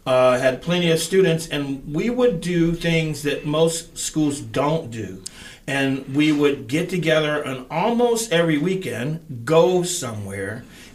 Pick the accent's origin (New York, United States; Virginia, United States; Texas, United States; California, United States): California, United States; Altadena; I grew up in Altadena. Altadena is going to be returning from the ashes, of course. And from there, I grew up around music.